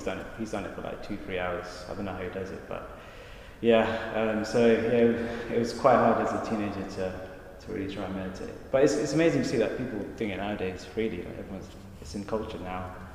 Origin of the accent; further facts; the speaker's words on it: London, United Kingdom; So I grew up in East London, and not many people in East London really think seriously about truth and God.